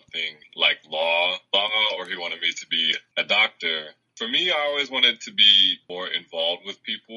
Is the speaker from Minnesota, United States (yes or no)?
no; Columbus, Ohio, United States; Growing up in Columbus, Ohio, as a Lao American, I feel like I saw a lot of like ignorance and racism about different cultures and ethnicities